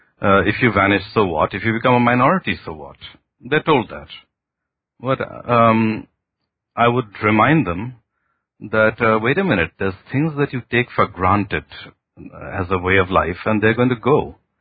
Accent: Kolkata, West Bengal, India; I come from the Indian subcontinent. I was born in Calcutta, and I spent my early life in India

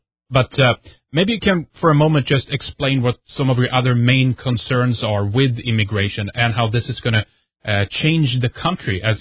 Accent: Sweden; English is a second language; I mean, I'm from Sweden. I know how bad things can get there, and I've seen our country kind of plummet

